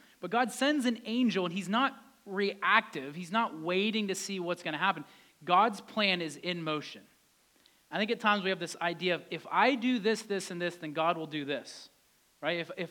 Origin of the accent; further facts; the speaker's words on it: Titusville, Pennsylvania, United States; I'm from Titusville, Pennsylvania. I grew up there. Could anything good come from Titusville?